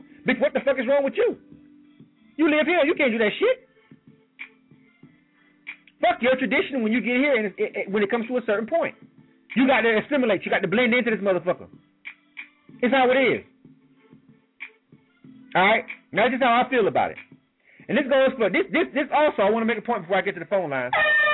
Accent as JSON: {"language": "English", "region": "the South", "country": "United States", "tie": "born or raised there", "said": "And I'm born and raised in the South. I've been in every state in the South."}